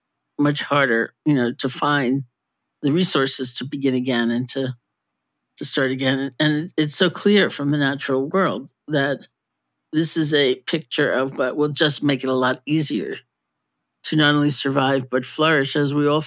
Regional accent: New York City, New York, United States; I grew up in New York City too.

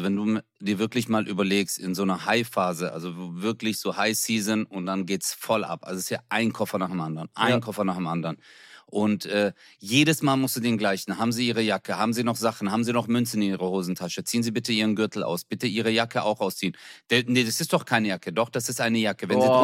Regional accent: Baden-Württemberg, Germany; und ich bin Schwabe.

